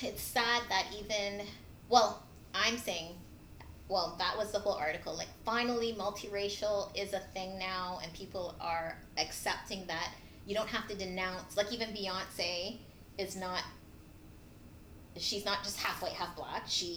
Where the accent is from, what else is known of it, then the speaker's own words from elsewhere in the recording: Trinidad & Tobago; And no matter what, if you say, oh, I'm from Trinidad. Hey, Mon. No, oh, not Jamaica. Oh. Not Cool Runnings. Stop it. Like, no. Like, a little further south. Like, way south. We're the last island. Trinidad is the last island. It's right next to Venezuela.